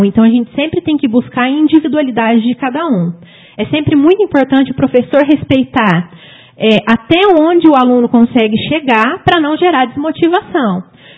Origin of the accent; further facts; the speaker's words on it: Guaxupé, Minas Gerais, Brazil; Sou de Guaxupé mesmo.